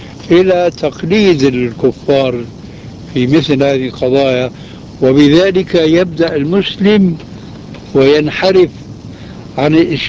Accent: Syria; هذه بسموها عندنا في سوريا برازيت، يعني تشويش.

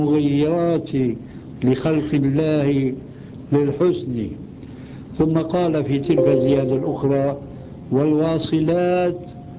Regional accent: Syria; وفي كثير من بلاد عندنا في سوريا

